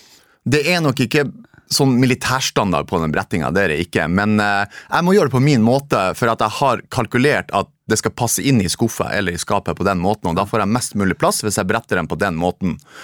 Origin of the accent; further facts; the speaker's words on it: Narvik, Nordland, Norway; born or raised there; moved away as an adult